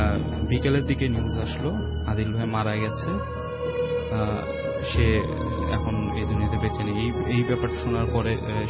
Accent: Mirpur, Dhaka Division, Bangladesh; মিরপুর থেকে এসেছি।

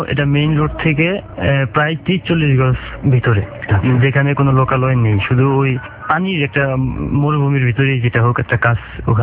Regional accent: Chandpur, Chittagong Division, Bangladesh; now in Oman; আমার বাড়ি চাঁদপুরে, আমি ওমানে থাকি।

